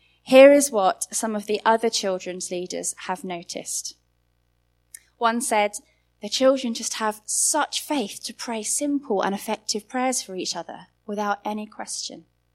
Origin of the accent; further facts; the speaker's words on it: South East England, United Kingdom; now in Coventry, United Kingdom; Both Pete and I come from Kent, so our own families are 3 hours away